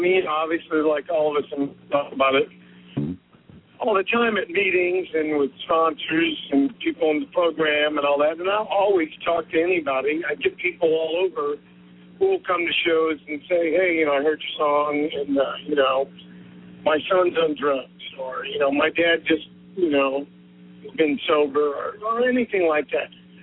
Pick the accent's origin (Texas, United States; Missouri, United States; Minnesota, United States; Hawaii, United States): Missouri, United States; St. Louis; also born or lived in Key West; Well, I'm from St. Louis originally, and I've been, you know, playing music in bars and whatever since I've been 18.